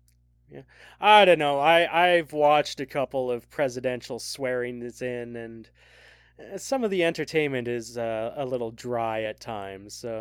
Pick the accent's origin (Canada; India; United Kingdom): Canada; as a Canadian, I've always had to kind of translate for American anyway, right? Like, because I am raised on all this culture that comes from you guys